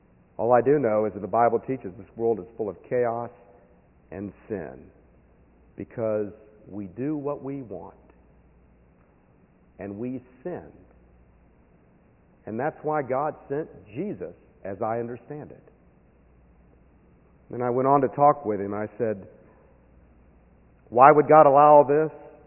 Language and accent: English; Orlando, Florida, United States; Way back when I was a young person growing up in Orlando, in a nasty neighborhood that was riddled with drugs and crime in the 70s